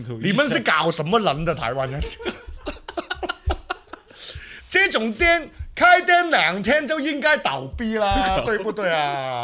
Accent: Hong Kong; 咁所以咧，我哋香港人有時上網咧

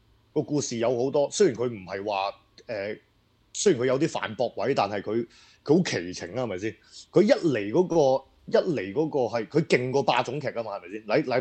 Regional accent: Hong Kong; 譬如我哋香港人就覺得食中秋節烤肉好似好撚奇怪咁樣咯

